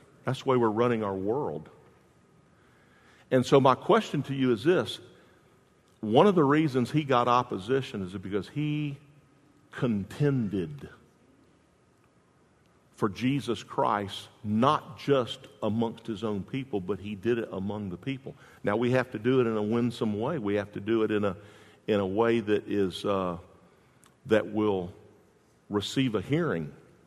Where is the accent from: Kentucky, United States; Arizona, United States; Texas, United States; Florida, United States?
Florida, United States; Jacksonville; I remember, I'm from Jacksonville. I know I've told you that a million times, but I'm from Jacksonville.